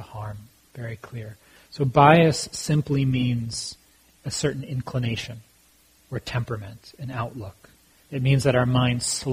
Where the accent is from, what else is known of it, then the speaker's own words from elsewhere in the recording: United States; based on how I've been socialized growing up in America.